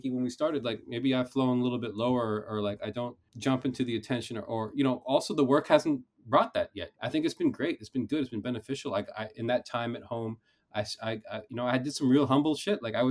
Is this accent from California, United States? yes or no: yes; California, United States; I went back to my hometown. I went to this, you know, I went to this school, Menlo Atherton, which has a, you know, at-risk community.